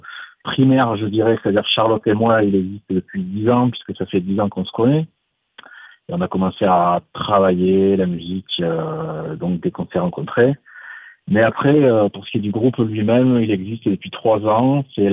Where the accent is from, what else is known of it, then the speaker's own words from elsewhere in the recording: Occitanie, France; On est du Tarn. D'accord. On est tous localisés dans le Tarn.